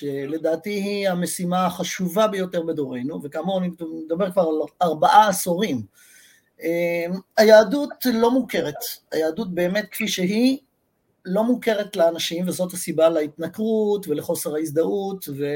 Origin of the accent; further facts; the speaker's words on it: Jerusalem, Jerusalem District, Israel; moved away as an adult; now in United States; אני גדלתי, נולדתי בירושלים, גדלתי בארץ, ביליתי בארץ מחצית מימיי, ואני בארצות הברית ב-30 השנה האחרונות